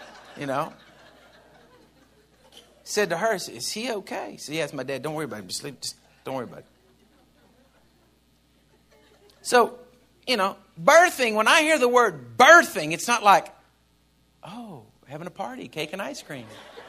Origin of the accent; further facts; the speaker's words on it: Texas, United States; I'm from Texas. Everything's always bigger.